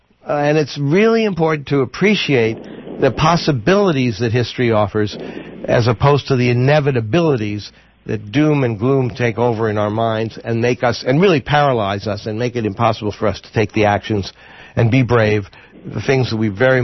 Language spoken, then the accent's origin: English; San Diego, California, United States; You know, I grew up in San Diego.